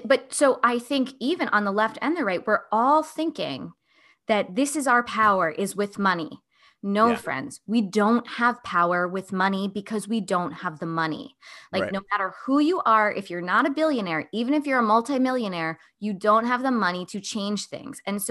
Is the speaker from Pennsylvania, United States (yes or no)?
yes; Hershey, Pennsylvania, United States; I grew up in Hershey, right. And right in the middle